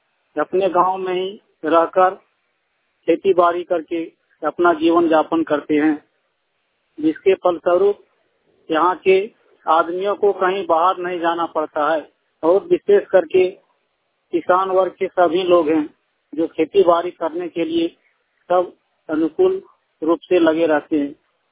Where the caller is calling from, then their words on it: Pesham, Jharkhand, India; ग्राम कुरवाटांड, post पेशम, जिला गिरिडीह, थाना बिरनी, राज्य झारखंड से बोल रहा हूँ।